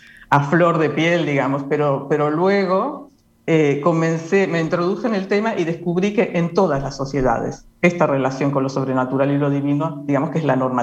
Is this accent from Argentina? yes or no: no; Montevideo, Uruguay; moved away as an adult; also born or lived in Mexico / Guatemala / Spain; como buena parte de los uruguayos, una gran mayoría de los uruguayos, mi educación fue básicamente urbana. Yo siempre viví y me crié cerca de Montevideo, en el extrarradio de Montevideo, y de hecho salí al exterior y no estaba realmente familiarizada con el medio rural uruguayo.